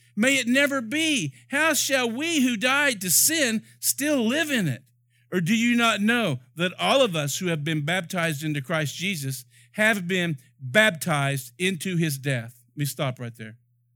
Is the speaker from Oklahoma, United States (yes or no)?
yes; Oklahoma, United States; When we moved here almost 18 years ago, I came from Oklahoma, and there is no professional sports in Oklahoma City except for Oklahoma Sooners.